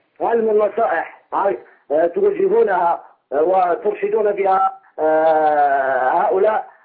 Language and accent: Arabic; Algeria; من الجزائر. أحب أحيي هذه الحصة الجميلة.